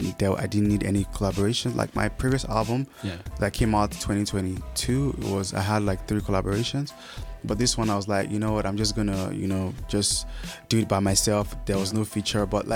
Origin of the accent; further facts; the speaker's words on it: South, Nigeria; I am Nigerian from the South, and make music.